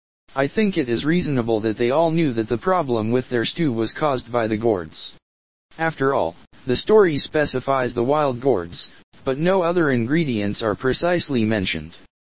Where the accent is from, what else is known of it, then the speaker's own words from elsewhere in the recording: Louisiana, United States; born there; I was born in Louisiana a few years after these boys were